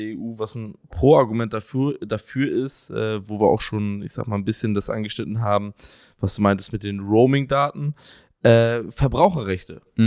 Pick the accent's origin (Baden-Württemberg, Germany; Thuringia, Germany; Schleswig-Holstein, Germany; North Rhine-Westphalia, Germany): Schleswig-Holstein, Germany; aus meiner Heimat, aus Schleswig-Holstein